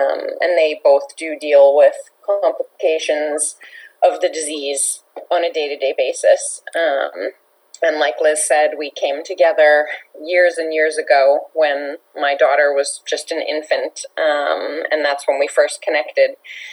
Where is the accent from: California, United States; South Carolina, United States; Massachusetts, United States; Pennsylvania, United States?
Massachusetts, United States; I'm from Massachusetts